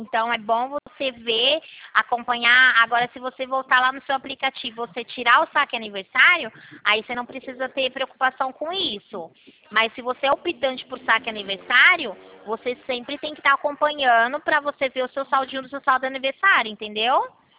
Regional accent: Rio Claro, São Paulo, Brazil; Eu sou aqui de Rio Claro, de interior de São Paulo.

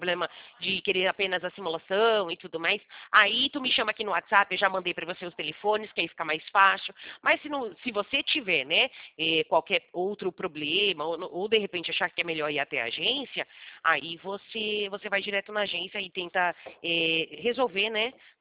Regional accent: São Paulo, Brazil; eu não sou da sua região, eu sou de São Paulo.

